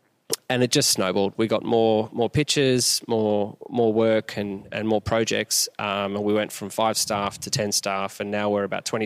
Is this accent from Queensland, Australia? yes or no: yes; Brisbane, Queensland, Australia; if I move to Sydney, I was from Brisbane at the time